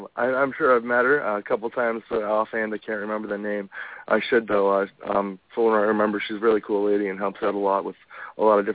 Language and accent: English; Hamilton, Ontario, Canada; from Hamilton, Ontario, Canada, actually.